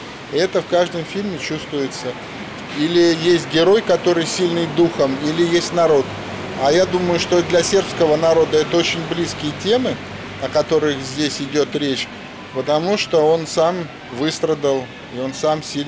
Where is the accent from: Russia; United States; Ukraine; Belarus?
Belarus; Minsk; Ну, я сам из Минска